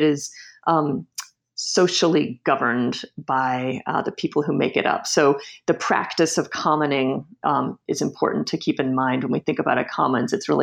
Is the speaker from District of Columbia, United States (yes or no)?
yes; Washington, District of Columbia, United States; just kind of growing up there and growing up in Washington, D.C. more broadly, and seeing how the city has changed over the years.